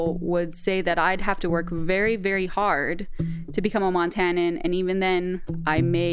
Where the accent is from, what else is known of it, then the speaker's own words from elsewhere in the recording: Israel; now in Helena, United States; But I felt like talking with this person I'd just met on the trail about the fact that I grew up in Israel seemed far less relevant